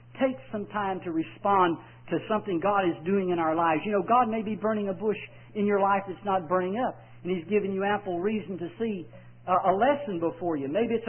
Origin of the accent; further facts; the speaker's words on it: Texas, United States; I want to say little doggy because I'm from Texas